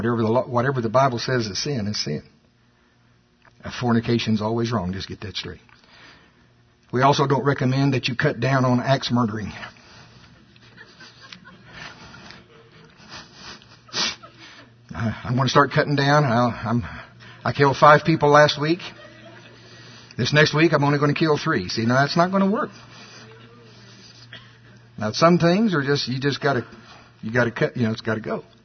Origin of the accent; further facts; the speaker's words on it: United States; See, I'm from Pottawatomie County, and at the fair they still have greased pole climbing.